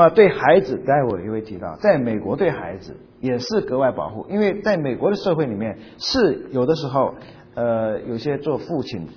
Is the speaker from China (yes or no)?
yes; China; now in United States; 我们从中国来的人，如果你刚到美国时间不长的话